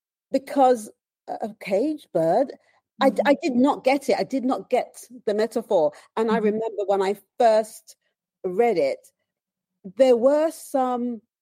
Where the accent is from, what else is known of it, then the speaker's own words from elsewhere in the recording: United Kingdom; our interpretation, being British, would be a totally different interpretation of the African Caribbean or the African American